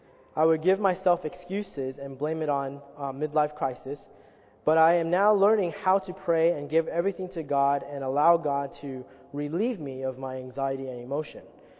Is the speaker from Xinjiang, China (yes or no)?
no; Dalian, Liaoning, China; I am from Dalian, China. I was raised in China and received an atheism education.